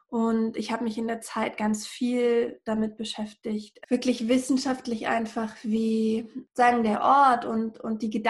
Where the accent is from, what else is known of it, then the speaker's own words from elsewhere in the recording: Berlin, Germany; Also einmal bin ich aufgewachsen in Berlin-Hellersdorf. Das ist so ein Plattenbaugebiet in Berlin, relativ am Rand. Und am Anfang, als ich Kind war, war das sozusagen der kinderreichste Bezirk in Berlin.